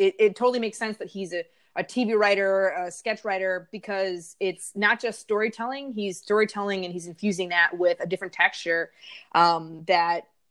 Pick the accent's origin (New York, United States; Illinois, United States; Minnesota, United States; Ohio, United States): Illinois, United States; I have to mention that I'm from Illinois each episode we do.